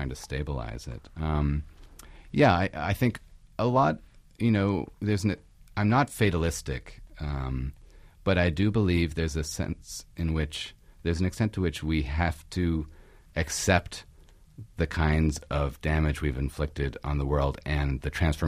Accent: Seattle, Washington, United States; I grew up in Seattle, and there was a paper mill up north from Seattle.

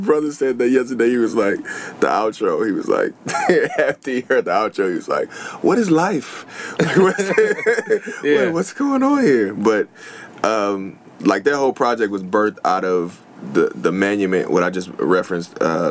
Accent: Houston, Texas, United States; So I'm from Houston originally, Houston, Texas originally. I sound like, I guess a lot of people said I sound like an East Coast artist at times.

